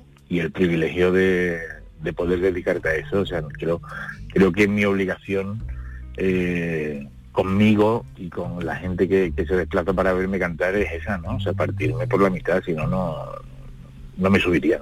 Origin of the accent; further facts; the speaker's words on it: Carboneras, Andalusia, Spain; yo siempre digo que me considero de Carboneras, de Almería, porque es donde me he criado, pero no puedo olvidar que nací en el Virgen del Rocío hace ya, no sé, cara, 20, 25 años, por lo menos.